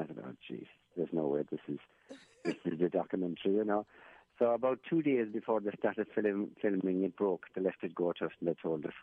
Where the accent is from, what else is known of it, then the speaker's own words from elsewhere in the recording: Ireland; And of course, and I believed it, being the Irishman I am.